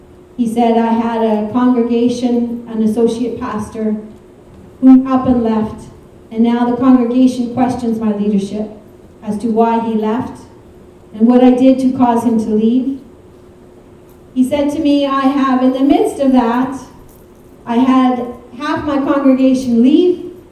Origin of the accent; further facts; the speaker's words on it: Canada; I'm a Canadian. What would I know about church ministry in Uganda?